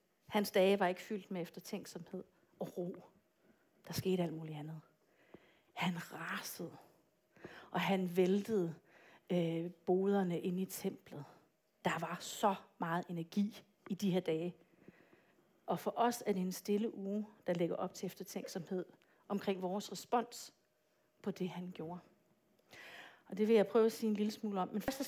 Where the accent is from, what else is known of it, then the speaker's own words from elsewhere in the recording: Tanzania; moved away; som barn, jeg voksede op som missionærdatter i Tanzania